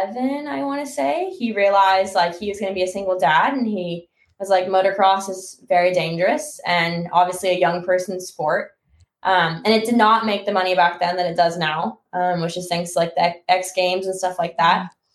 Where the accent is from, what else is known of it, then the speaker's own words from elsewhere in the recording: Dallas, Texas, United States; I'm from Dallas, Texas.